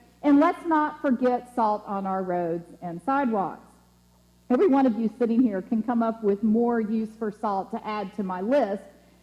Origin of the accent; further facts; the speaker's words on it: Mississippi, United States; We'd go outside wearing shoes because most of the time we're from Mississippi.